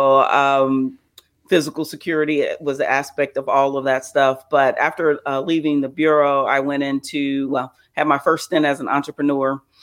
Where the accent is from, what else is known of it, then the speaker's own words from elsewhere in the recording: Cincinnati, Ohio, United States; now in Houston, United States; So I'm born and raised in Cincinnati, Ohio, came to Houston, Texas, went to Texas Southern University, Thurgood Marshall School of Law